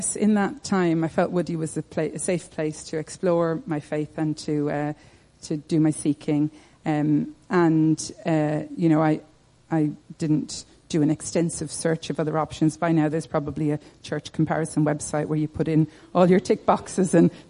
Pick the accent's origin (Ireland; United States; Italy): Ireland; I was born and raised in Catholic Ireland.